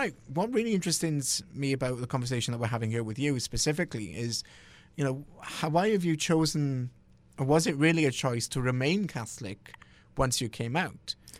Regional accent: United Kingdom; born or raised there

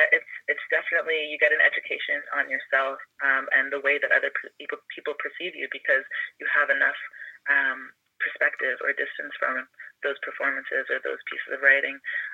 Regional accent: Markham, Ontario, Canada; now in Vancouver, Canada; I'm originally from Toronto and just north of Toronto in Markham.

